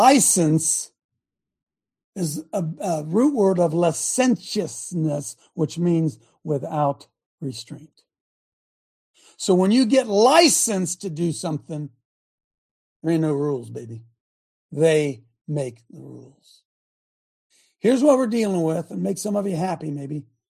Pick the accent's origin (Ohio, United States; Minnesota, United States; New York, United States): Ohio, United States; Cleveland; My hometown of Cleveland was one of the northern terminus points on the railroad. We grew up hearing that this old home or that old building housed secret passageway and compartments where escaping slaves holed up until nightfall